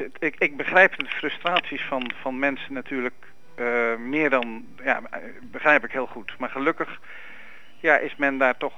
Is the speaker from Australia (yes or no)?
no; Amsterdam, North Holland, Netherlands; als Amsterdammer word ik altijd arrogant gevonden.